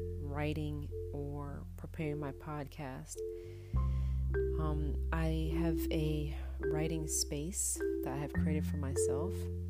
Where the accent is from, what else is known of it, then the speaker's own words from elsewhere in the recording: Brooklyn, New York, United States; those kind of things were really what stimulated me growing up in Brooklyn.